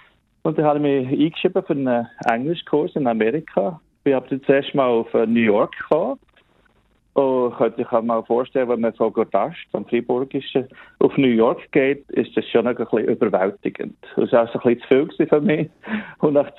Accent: Switzerland; das tropische Klima für als Schweizer ist ja nicht so zum Überleben.

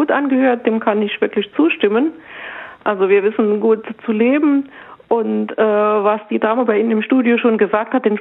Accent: Saarland, Germany; Ach, also es wird natürlich bei uns im Saarland auch gearbeitet, ist ja klar.

